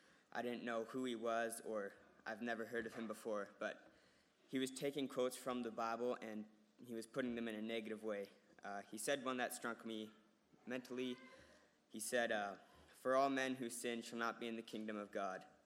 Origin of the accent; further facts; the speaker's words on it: Calgary, Alberta, Canada; born there; I was born on November 28, 2001 in Calgary, Alberta. I was born into a Christian family